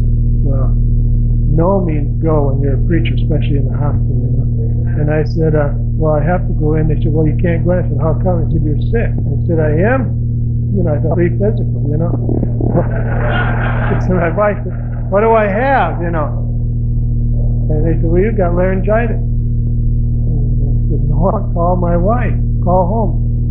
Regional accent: St. James, Minnesota, United States; Well, I grew up in St. James, Minnesota

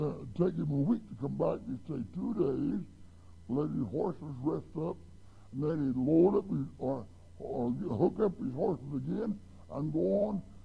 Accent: Wyoming, United States; born there; I was born out there in Wyoming.

